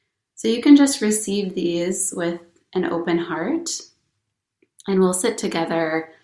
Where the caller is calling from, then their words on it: Rochester, Minnesota, United States; And I'm coming from Rochester, Minnesota. I used to live up in Minneapolis, and now I live down in Rochester.